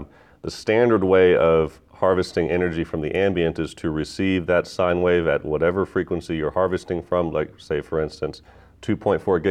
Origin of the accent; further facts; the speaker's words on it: Texas, United States; Sure. Well, I grew up in Texas, kind of a big ego state, and I think very highly of myself.